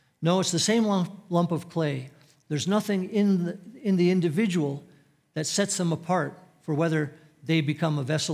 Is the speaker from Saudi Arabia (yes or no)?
yes; Saudi Arabia; I grew up in Saudi Arabia, and had a junior high teacher who had taught my older brother, who's 2 years older, in the years before me